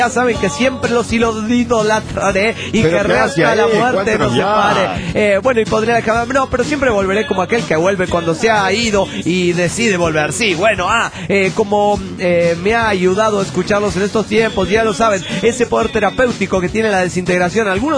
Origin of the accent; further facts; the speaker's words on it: Hermosillo, Sonora, Mexico; de Hermosillo.